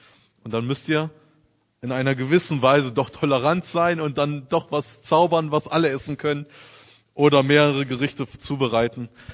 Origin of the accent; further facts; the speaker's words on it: Hesse, Germany; ich bin 31 Jahre alt und ich komme aus der Nähe von Kassel, aus Nordhessen.